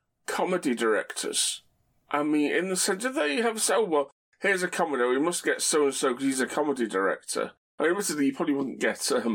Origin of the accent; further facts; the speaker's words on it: Manchester, North West England, United Kingdom; I'm from Manchester, Ian, not Winchester.